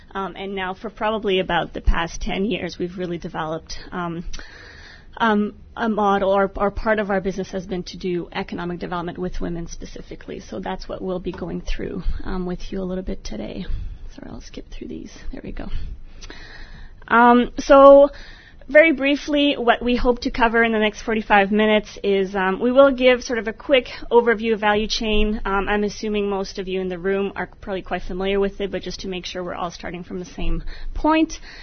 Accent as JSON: {"language": "English", "country": "Canada", "said": "We're not from Washington, so we're enjoying the nice weather and the hot weather. We're from Canada. It's not that cold, but it's a bit colder."}